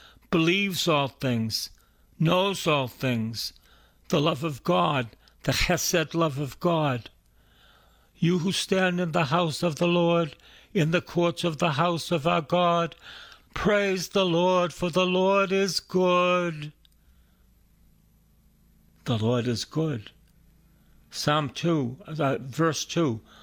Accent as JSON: {"language": "English", "town": "Boston", "region": "Massachusetts", "country": "United States", "said": "I'm from East Boston, and I went to Salem State"}